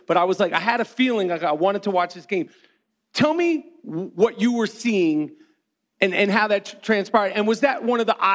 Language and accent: English; New York, United States; as a New Yorker, it couldn't have been more ironic